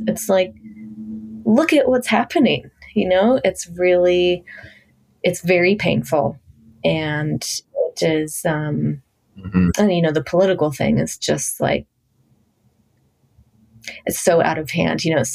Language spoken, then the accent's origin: English; Washington, District of Columbia, United States; And I grew up in Washington, D.C., which is, you know, the hub of the government.